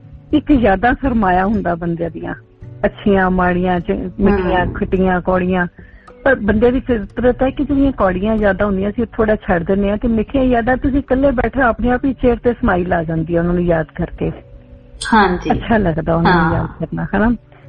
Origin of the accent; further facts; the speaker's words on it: Jalandhar, Punjab, India; also born or lived in Amritsar; ਮੈਂ ਜਲੰਧਰ ਤੋਂ ਹਾਂ ਵੈਸੇ ਮੈਂ ਅੰਮ੍ਰਿਤਸਰ ਨੂੰ ਬਿਲੋਂਗ ਕਰਦੀ ਹਾਂ ਮੇਰਾ ਹੋਮ ਟਾਊਨ ਅੰਮ੍ਰਿਤਸਰ ਹੈ ਬਟ ਜਲਦੀ ਫਾਦਰ ਦੀ ਟ੍ਰਾਂਸਫਰ ਹੋ ਗਈ ਜਲੰਧਰ ਅਸੀਂ ਸ਼ਿਫਟ ਕਰ ਗਏ